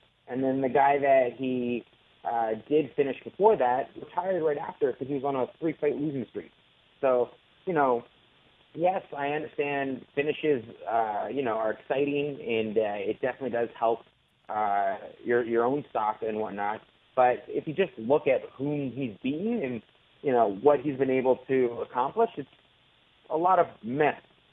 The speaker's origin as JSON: {"language": "English", "town": "Toronto", "region": "Ontario", "country": "Canada", "said": "it makes sense that they want me to fight in Toronto because I'm from Toronto"}